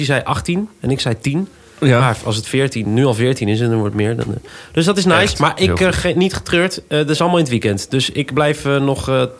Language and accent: Dutch; Schiedam, South Holland, Netherlands; Ik kom uit Schiedam.